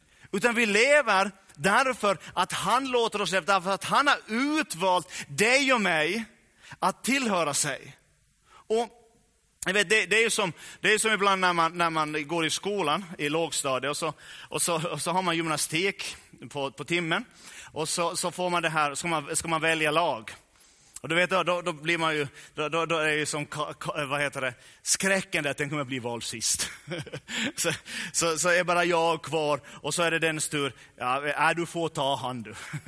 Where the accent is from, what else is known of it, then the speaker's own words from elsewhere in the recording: Ostrobothnia, Finland; vi är från Österbotten, de flesta av oss, så det är inte ens i våra gener på det sättet